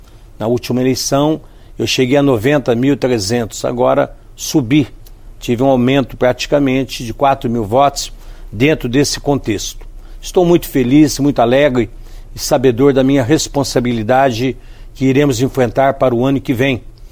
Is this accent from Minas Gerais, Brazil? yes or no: yes; Ouro Fino, Minas Gerais, Brazil; da minha terra de Ouro Fino.